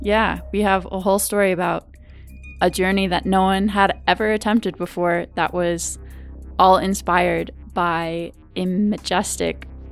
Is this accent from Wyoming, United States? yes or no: yes; Wyoming, United States; I grew up in Wyoming, and we actually had rabbits as kids.